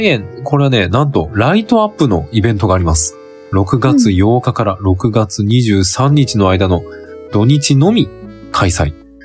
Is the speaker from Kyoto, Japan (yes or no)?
yes; Kyoto, Japan; 地元の京都行ったことがないんだ。